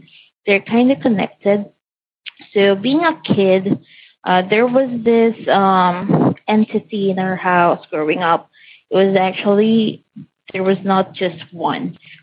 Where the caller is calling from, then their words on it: Philippines; English is a second language; moved away as an adult; But I'm from Philippines, so sorry about that. But currently working here in Saudi Arabia